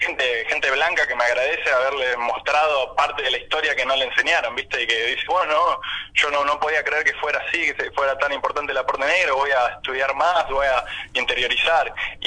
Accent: La Plata, Buenos Aires Province, Argentina; yo soy ahora, vivo en La Plata, bueno, nací en La Plata y soy de La Plata

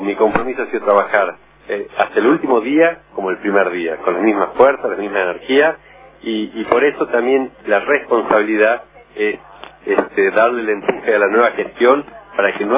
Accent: Palpalá, Jujuy, Argentina; esto ya lo digo no solo como palpaleño, sino como argentino.

